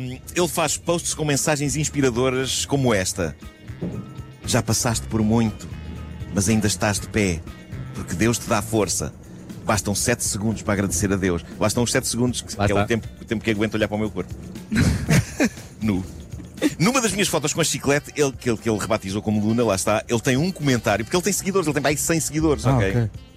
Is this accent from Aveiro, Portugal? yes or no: no; Lisbon, Portugal; E não, eu não sou de Wigan, eu sou de São Domingos de Benfica